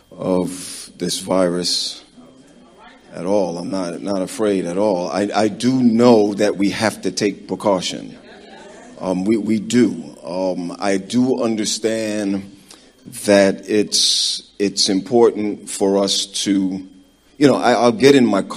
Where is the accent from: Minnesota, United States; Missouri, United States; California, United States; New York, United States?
New York, United States; Brooklyn; Oh, I'm from Brooklyn, New York. The two people that bore me come from Jamaica. One from Mandeville, one from St. James area.